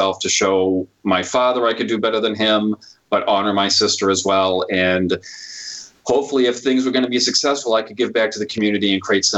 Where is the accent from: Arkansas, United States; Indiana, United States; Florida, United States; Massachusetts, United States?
Massachusetts, United States; Worcester; I grew up in South Worcester, Mass.